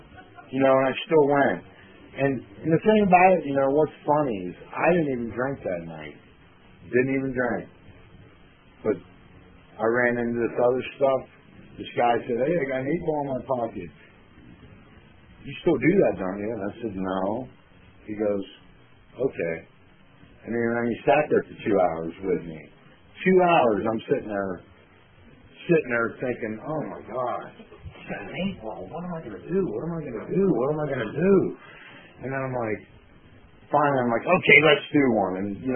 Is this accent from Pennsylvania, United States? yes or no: yes; Williamsport, Pennsylvania, United States; I'm from the Williamsport area.